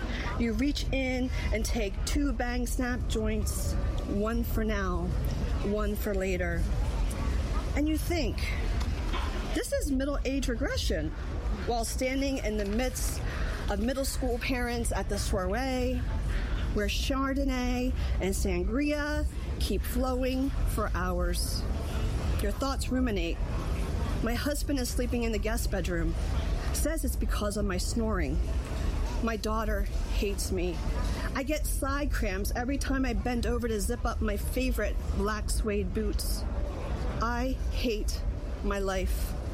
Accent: Philadelphia, Pennsylvania, United States; I'm Italian from Philly, okay? Talk with my hands.

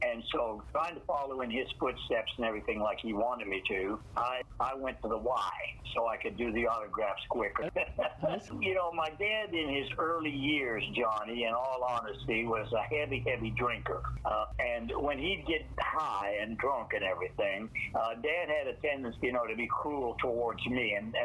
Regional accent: Halifax, Nova Scotia, Canada; born there; I was born in Halifax, actually in the charity ward of the Salvation Army Hospital there in Halifax in 1936.

